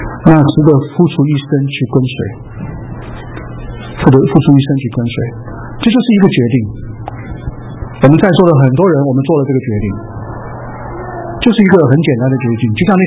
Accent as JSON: {"language": "Chinese", "town": "Guiyang", "region": "Guizhou", "country": "China", "said": "那么在我的老家哈、啊，在贵阳，我是从贵阳来的，在、老家有些服事。"}